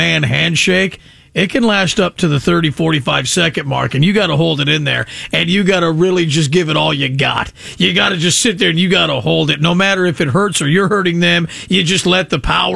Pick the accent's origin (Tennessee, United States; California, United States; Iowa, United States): California, United States; I don't know if this is a local thing because we're from California or if it's a worldwide phenomenon.